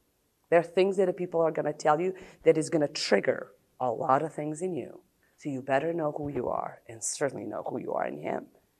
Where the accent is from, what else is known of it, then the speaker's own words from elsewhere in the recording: Serbia; English is a second language; I am from Serbia.